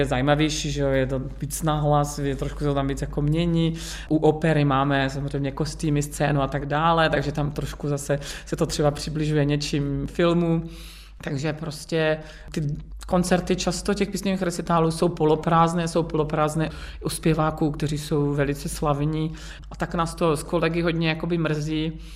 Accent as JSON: {"language": "Czech", "town": "Brno", "region": "South Moravian Region", "country": "Czechia", "tie": "born or raised there", "said": "která jsem vyrůstala v Brně a vlastně na Moravě ta lidová píseň byla ještě"}